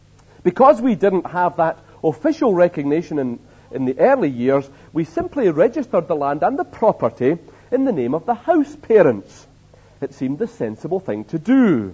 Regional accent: Scotland, United Kingdom; We Scottish trustees, of course, were very careful with money, as Scottish people are.

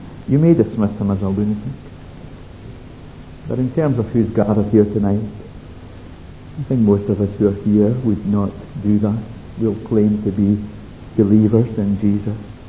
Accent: Scotland, United Kingdom; I'm from Ayrshire, you're from Glasgow

